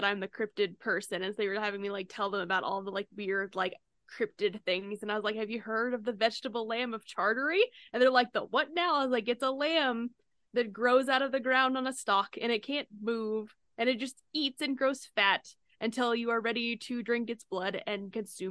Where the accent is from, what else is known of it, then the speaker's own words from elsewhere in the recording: Kansas City, United States; I'm from Kansas City, and so our seasons are tornadoes, Mordor, 2 weeks of niceness, and then sleet.